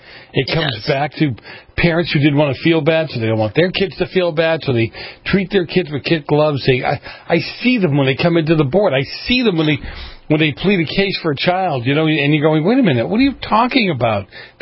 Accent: Boston, Massachusetts, United States; I grew up in Boston. There were murals up everywhere.

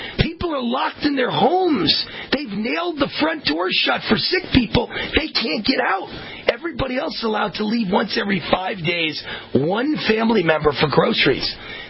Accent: New York, United States; I grew up near New Rochelle, New York, Mount Vernon, New York, Pelham, New York.

